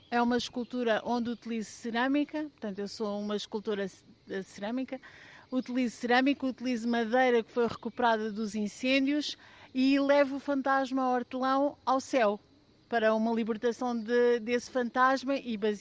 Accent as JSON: {"language": "Portuguese", "town": "Alenquer", "region": "Lisbon", "country": "Portugal", "lives_now": "Monchique, Portugal", "said": "Sim, eu vim de Alenquer e fiquei apaixonada por Monchique"}